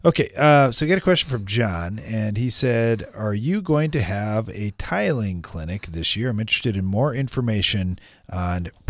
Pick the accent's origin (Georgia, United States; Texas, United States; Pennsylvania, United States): Texas, United States; I'm from Central Texas.